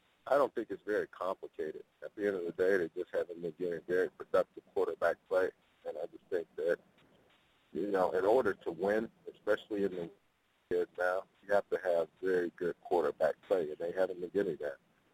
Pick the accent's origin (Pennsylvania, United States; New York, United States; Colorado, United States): Pennsylvania, United States; Pittsburgh; I think mainly because I grew up in Pittsburgh and we played against the Steelers.